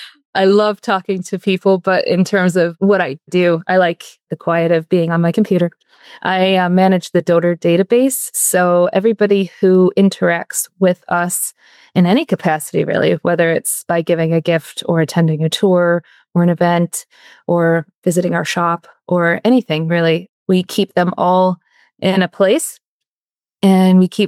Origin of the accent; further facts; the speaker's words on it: New York, United States; now in Rhode Island, United States; I'm originally from New York State, and the culture shock has been, for me, delightful.